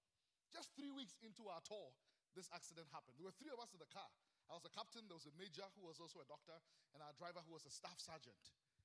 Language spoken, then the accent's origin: English; Ghana; now in Canada; But we like to say we're from Ghana, because we're originally from Ghana.